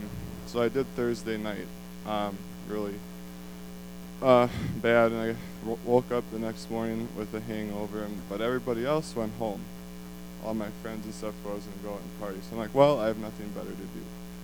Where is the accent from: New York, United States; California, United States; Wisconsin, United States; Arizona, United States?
Wisconsin, United States; Kewaunee; Oh, I was born in Kewaunee. Grew up there my whole life. Grew up going to Lutheran church.